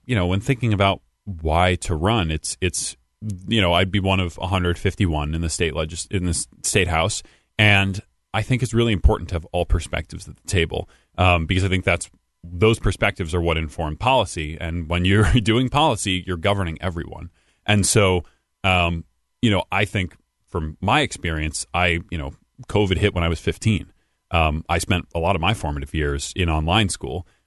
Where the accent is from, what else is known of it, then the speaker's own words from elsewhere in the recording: Norwalk, United States; So I grew up in Norwalk. I've been there as long as I can remember.